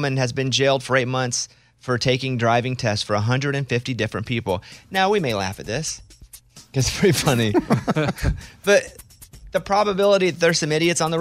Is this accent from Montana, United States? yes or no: no; Arkansas, United States; the kid version of me growing up in Arkansas